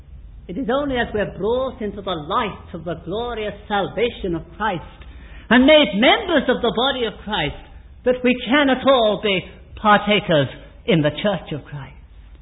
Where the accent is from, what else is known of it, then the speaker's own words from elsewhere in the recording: England, United Kingdom; Sometimes, being an Englishman, we think about a cup of tea